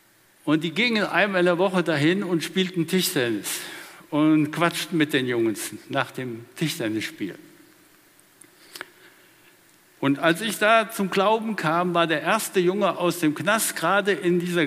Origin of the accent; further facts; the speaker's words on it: Bad Harzburg, Lower Saxony, Germany; born there; Ich selber bin 46 geboren in Bad Harzburg in Niedersachsen. Mein Vater war amerikanischer Soldat